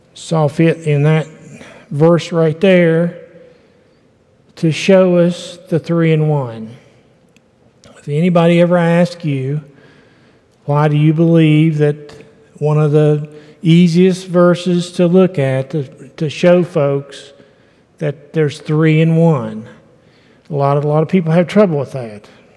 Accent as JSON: {"language": "English", "region": "West Virginia", "country": "United States", "tie": "born or raised there", "moved": "as an adult", "said": "We came from West Virginia. We grew up there, saved there, raised our children there."}